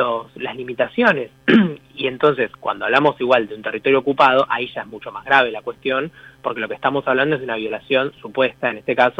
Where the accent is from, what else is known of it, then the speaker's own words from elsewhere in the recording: Argentina; que tal vez nos atañe más como argentinos